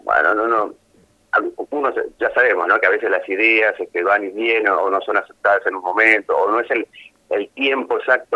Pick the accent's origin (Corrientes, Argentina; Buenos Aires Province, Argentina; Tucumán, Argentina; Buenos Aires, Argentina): Corrientes, Argentina; Paso de los Libres; toda mi infancia, mi adolescencia, yo la pasé en Libres, y en esa época, estoy hablando hace ya más de 40 años